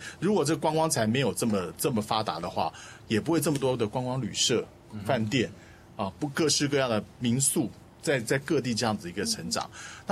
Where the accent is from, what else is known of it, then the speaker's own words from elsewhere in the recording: Taiwan; 那我们台湾人去日本旅游也会出现一条龙的问题啊